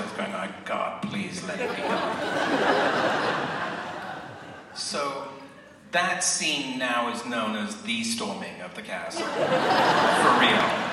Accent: England, United Kingdom; I'm from England, and, you know, it's different in England, the way people deal with other people.

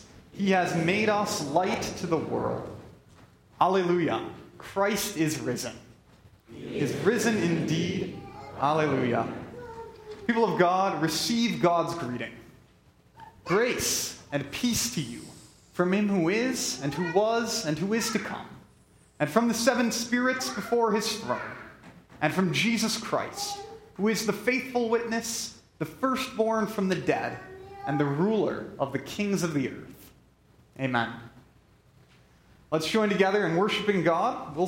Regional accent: Wisconsin, United States; moved away as an adult; now in Kanawha, United States; I'm from Kanawha, Iowa. That's in north central Iowa. Originally, I'm from Wisconsin, so I'm still settling into Iowa a little bit. We've been here 5 years

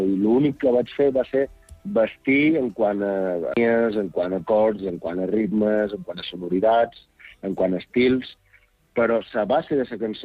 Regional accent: Balearic Islands, Spain; naltros com a eivissencs, no? Gent d'aquí, de sa terra

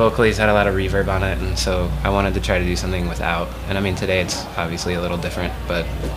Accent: Atlanta, Georgia, United States; Yeah. I'm from Atlanta originally.

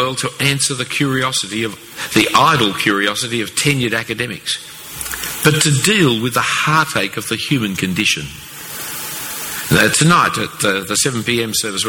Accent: United Kingdom; I mean, I'm a free man. I'm British.

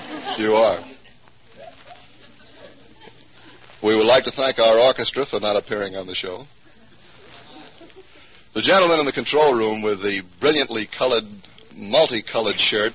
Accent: Rochester, New York, United States; My hometown.

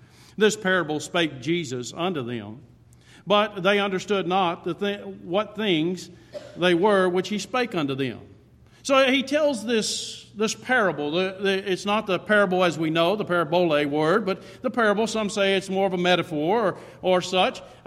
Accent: Texas, United States; I'm born and raised in the Promised Land. I'm not from Oklahoma. I am from Texas.

